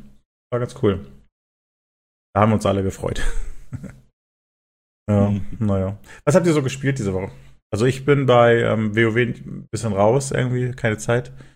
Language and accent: German; Bremen, Germany; Also ich drücke natürlich als Bremer den Hamburger nicht die Daumen.